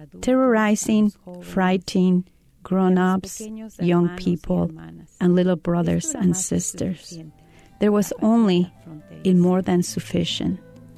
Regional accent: Mexico; moved away; I'm originally from Mexico, but now this is my home.

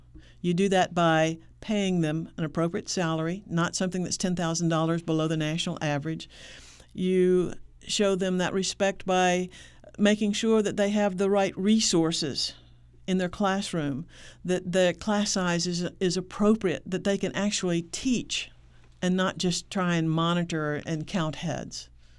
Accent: Texas, United States; I'm from Texas. I've gone by cattle farms for a long time.

